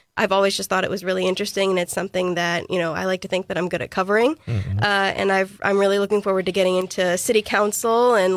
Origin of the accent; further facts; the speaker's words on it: Zion, Illinois, United States; now in Wausau, United States; So I'm originally from Zion, Illinois, which is in the northeasternmost county in Illinois. I grew up right along the Wisconsin border.